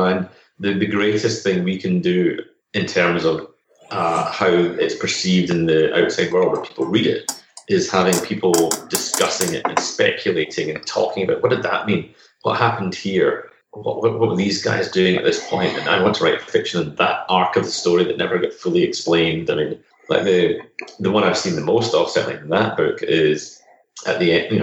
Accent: Scotland, United Kingdom; also born or lived in England; now in Los Angeles, United States; I'm originally from Scotland, but I lived for the, you know, not counting the last year and a half, I've lived in England since the year 2000, working for, as you know, Games Workshop. Summer last year, I moved over to Los Angeles

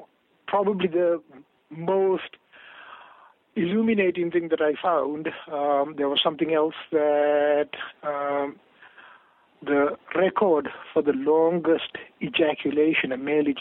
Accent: Sri Lanka; So I grew up a Buddhist in Sri Lanka, Ceylon. That's the island below India.

